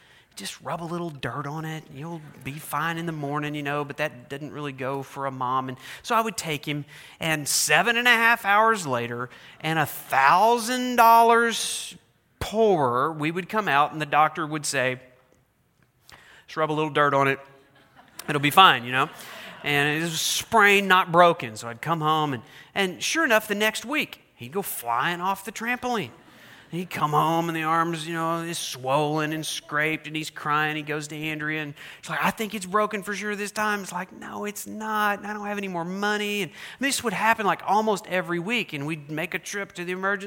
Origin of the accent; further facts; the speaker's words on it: Oklahoma, United States; Sorry, in case you didn't know, I'm from Oklahoma.